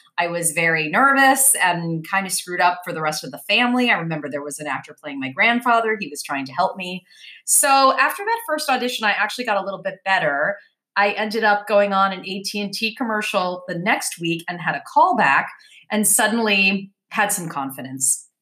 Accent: New York, United States; most of you know that I grew up in New York City in the 1980s

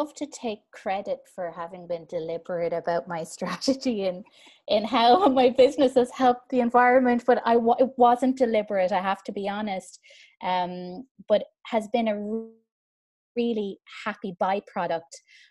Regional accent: Ireland; accent: Irish; now in Marbella, Spain; if you can't tell from the accent already, I am Irish. I'm based in Marbella, which is in the south of Spain.

